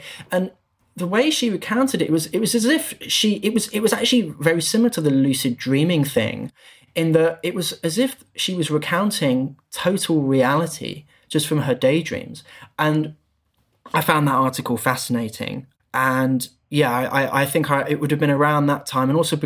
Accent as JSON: {"language": "English", "town": "Bromley", "region": "London", "country": "United Kingdom", "tie": "born or raised there", "said": "a park called High Elms, which is near where I grew up and live in Bromley."}